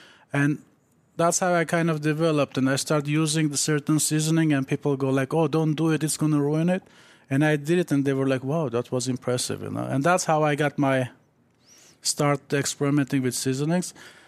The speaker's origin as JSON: {"language": "English", "town": "Los Angeles", "region": "California", "country": "United States", "moved": "as an adult", "said": "I'm from Los Angeles, so I just moved here 3 years ago."}